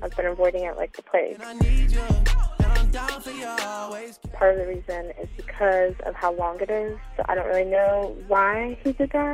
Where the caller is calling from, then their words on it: Atlanta, Georgia, United States; I'm from Atlanta, Georgia.